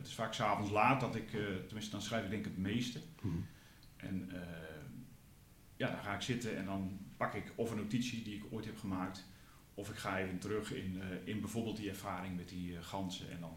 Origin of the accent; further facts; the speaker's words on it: Friesland, Netherlands; En als Fries zijn we natuurlijk dol op de kou.